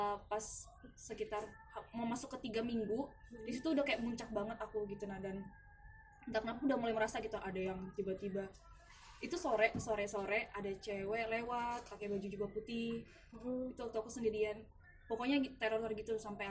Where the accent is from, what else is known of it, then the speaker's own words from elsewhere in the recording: Samarinda, East Kalimantan, Indonesia; namanya kita anak Samarinda kan